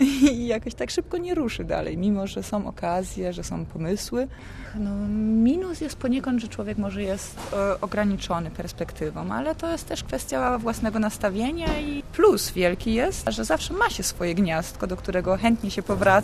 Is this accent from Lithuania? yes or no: no; southwest Germany, Germany; now in Berlin, Germany; Dokładnie, przyjechałam jako dziecko na południowy zachód z rodziną jeszcze. Tam się wychowałam i dopiero po maturze przyjechałam do Berlina na studia